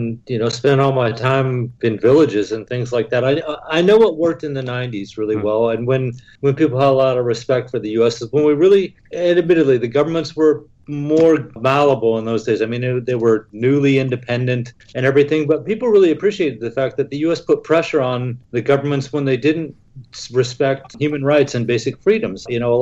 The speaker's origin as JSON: {"language": "English", "country": "United States", "said": "There was a lot more respect for me as, when I say I'm from America in the 1990s for those reasons."}